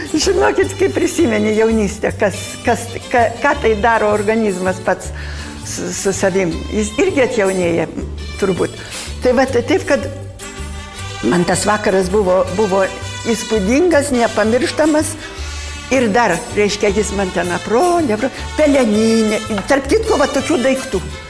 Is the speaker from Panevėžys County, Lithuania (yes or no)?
yes; Panevėžys, Panevėžys County, Lithuania; kai aš pasakiau, kad aš iš Panevėžio